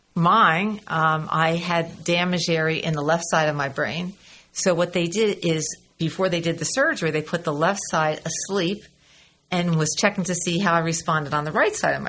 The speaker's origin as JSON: {"language": "English", "town": "Port Jervis", "region": "New York", "country": "United States", "tie": "born or raised there", "said": "I grew up in Port Jervis, New York. My dad was born there, and it was interesting. It's a very small town."}